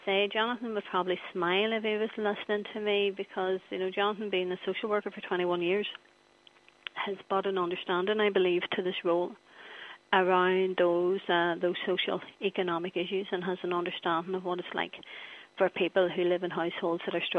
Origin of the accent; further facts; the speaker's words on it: Derry, Northern Ireland, United Kingdom; Like, if I come from Derry, I come from the Bogside in Derry.